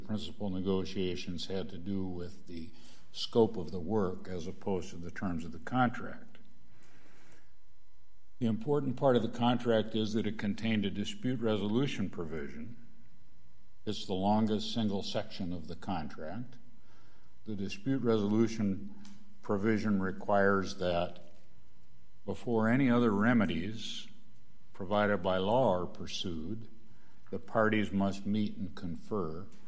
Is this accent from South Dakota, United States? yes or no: yes; South Dakota, United States; from South Dakota